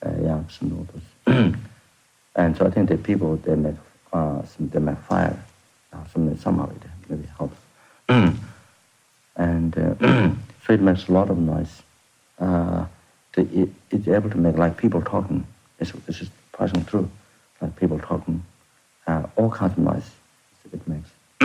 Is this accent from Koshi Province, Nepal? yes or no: yes; Thame, Koshi Province, Nepal; born there; English is a second language; I was born in Solukhumbu. There's two places, lower and upper. Lower is a little more hotter, upper is a very cold one. The next to snow mountains.